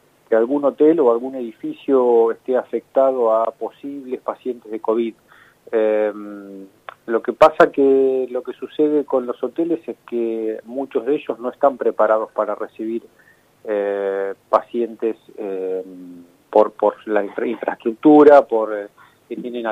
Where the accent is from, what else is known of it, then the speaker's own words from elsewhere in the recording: La Plata, Buenos Aires Province, Argentina; porque además soy platense y me gusta ver a mi ciudad en punta